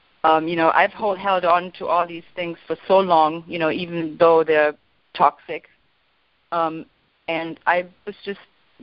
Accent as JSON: {"language": "English", "country": "Germany", "tie": "born or raised there", "also_born_or_lived": "India", "said": "I grew up in Germany with an alcoholic, very abusive father. I was anorexic in my 20s. I went to India. I lived in an Osho community for 15 years"}